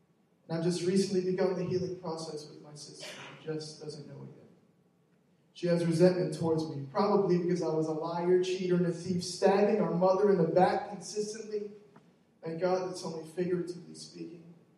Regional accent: Houston, Texas, United States; moved away; I was born and raised in Houston, Texas. I came to Jersey in the spring of 2013 because I met a girl online.

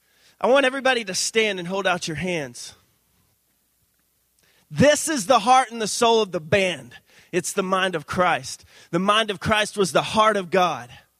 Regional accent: Texas, United States; now in Harrisburg, United States; We come from Texas. We just moved up here a few months ago. We go to Life Center in Harrisburg.

